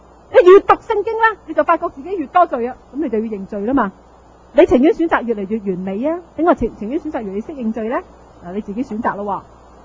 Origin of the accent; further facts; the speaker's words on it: Guangdong, China; 我哋中国人讲句，广东人有啲形容词真系好犀利